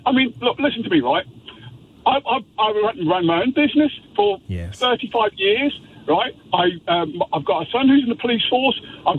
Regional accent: United Kingdom; I'm born and bred in Great Britain, right? I grew up in the 60s and the 70s.

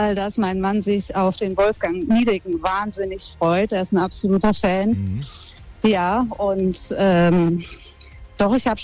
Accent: Ringsheim, Baden-Württemberg, Germany; Aus Ringsheim.

